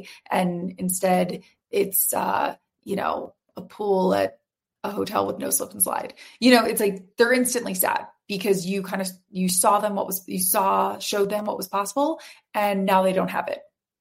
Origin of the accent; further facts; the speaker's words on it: Florida, United States; Whereas like I grew up in Florida, I don't know if you call it the South, I would.